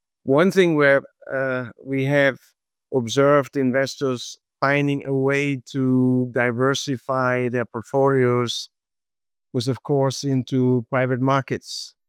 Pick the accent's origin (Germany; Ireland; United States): Germany; I'm from Germany